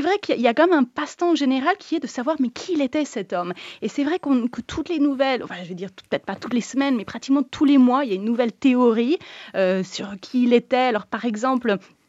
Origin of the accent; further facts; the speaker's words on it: France; French is a second language; also born or lived in Ireland; En fait, je suis née en Irlande et j'ai déménagé en France vers l'âge de 5-6 ans. Et au début, je ne parlais pas très bien français.